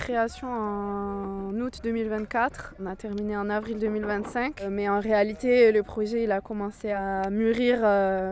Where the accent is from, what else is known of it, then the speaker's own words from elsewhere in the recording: France; also born or lived in Guatemala; Je suis née au Guatemala, j'ai grandi en France.